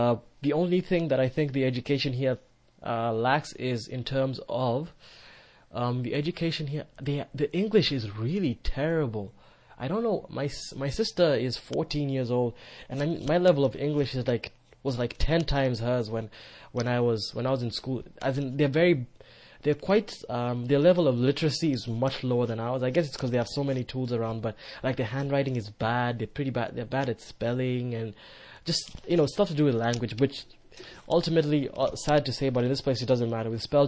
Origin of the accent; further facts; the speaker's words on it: Nairobi, Kenya; I was born in Nairobi, raised in Nairobi, and I mean, I can't compare the levels of, like, tension and anxiety and anger that you encounter just on a day-to-day basis in a place like Nairobi